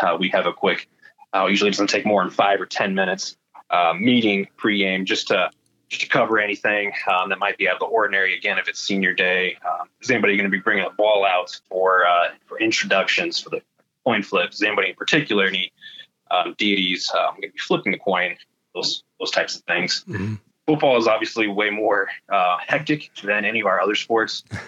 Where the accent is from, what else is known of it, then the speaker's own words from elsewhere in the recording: Nebraska, United States; Growing up in the Midwest, in Nebraska, on a farm, being able to get in there and get your hands dirty